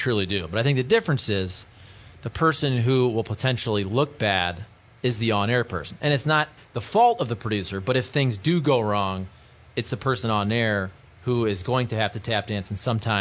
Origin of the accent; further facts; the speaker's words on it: Ireland; Really? I am Irish, though.